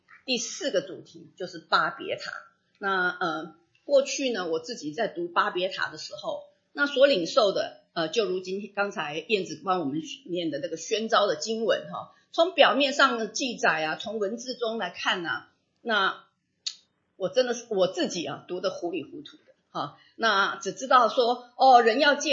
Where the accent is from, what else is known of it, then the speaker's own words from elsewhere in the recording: Sichuan, China; now in United States; 比方我们知道，我们四川人讲话就比较快哈